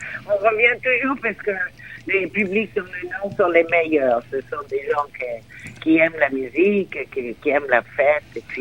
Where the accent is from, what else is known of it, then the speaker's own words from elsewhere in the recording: Mexico; now in France; j'ai grandi au Mexique